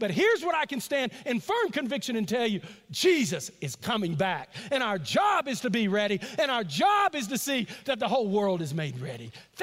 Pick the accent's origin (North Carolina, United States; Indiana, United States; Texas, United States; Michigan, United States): Texas, United States; I was raised in East Texas.